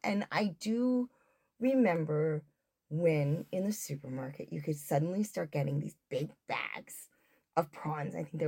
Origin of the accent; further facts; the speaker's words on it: New England, United States; I'm Chinese American. My mother grew up in the South, and I was also a New England girl.